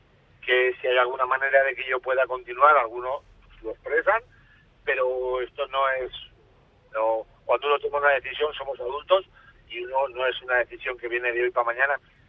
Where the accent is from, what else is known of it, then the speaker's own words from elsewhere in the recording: Basque Country, Spain; soy vasco